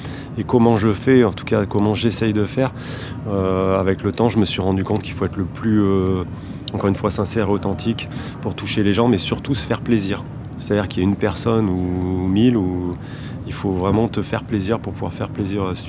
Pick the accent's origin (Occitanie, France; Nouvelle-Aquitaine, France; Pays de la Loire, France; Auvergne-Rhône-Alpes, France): Auvergne-Rhône-Alpes, France; Grenoble; En fait, je suis grenoblois pour bien situer le truc et j'habite ici depuis 3 ans. Je crois que je suis arrivé juste avant le Covid.